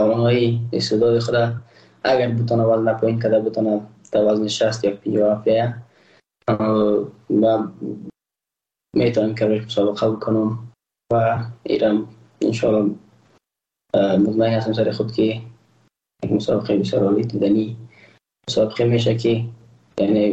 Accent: Afghanistan; ما روزبلاک پشتون نیستم، ما یک افغان هستم

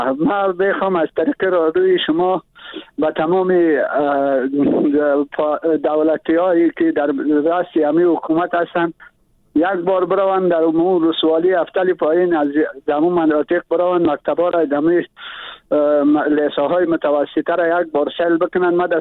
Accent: Badakhshan, Afghanistan; من اصلی از ولایت بدخشان هستم

